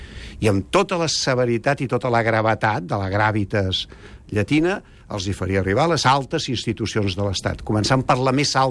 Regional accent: Catalonia, Spain; nosaltres estem a Catalunya, som catalans

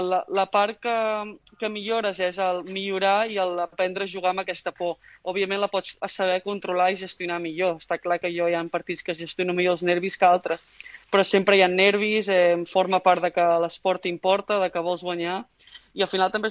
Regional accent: Begur, Catalonia, Spain; also born or lived in New York / Girona; jo he nascut a Nova York, després hem viscut a Girona, a Begur, on he estat més anys de la meva vida és a Begur

